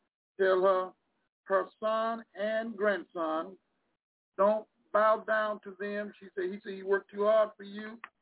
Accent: United States; born there; No, I'm Native American. I was born here in America.

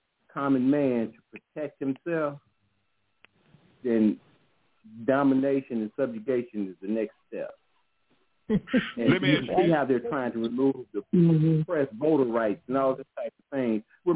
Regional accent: Oklahoma, United States; Well, in my hometown in Oklahoma, they had a summer jobs program.

